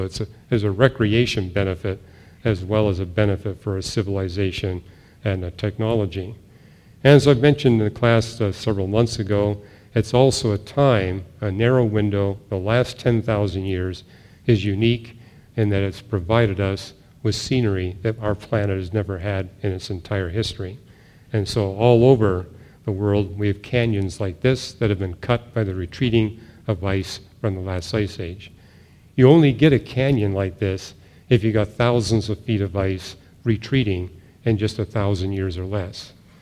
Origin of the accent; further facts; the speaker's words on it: Canada; I'm from Canada, and what I notice is on the weekends in the big cities, the populations empty out of the cities